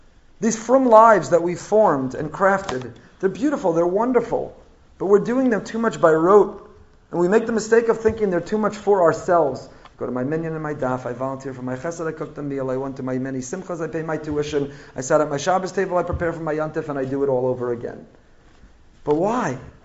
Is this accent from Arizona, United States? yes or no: no; Teaneck, New Jersey, United States; was driving through Bergen County, was driving through Teaneck, New Jersey, my hometown